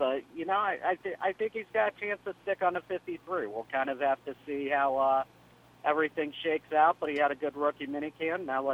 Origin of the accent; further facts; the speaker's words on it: Youngstown, Ohio, United States; I'm from Youngstown, so Bo Pelini and I go back a lot of years